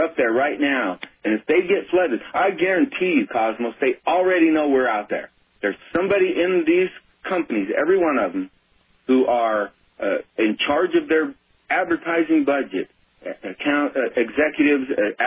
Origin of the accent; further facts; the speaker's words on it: United States; We are proud American citizens who are exercising our God-given rights to stand up and question our government